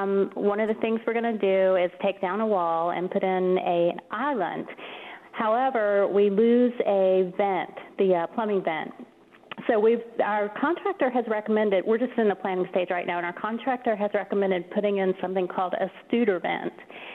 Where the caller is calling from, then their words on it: Cave Creek, Arizona, United States; I'm from Cave Creek, actually.